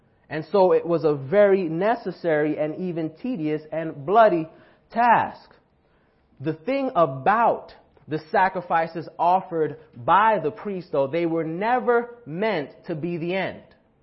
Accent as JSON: {"language": "English", "region": "England", "country": "United Kingdom", "said": "The priesthood in the Old Testament was a bloody job, and I don't mean that as an English person."}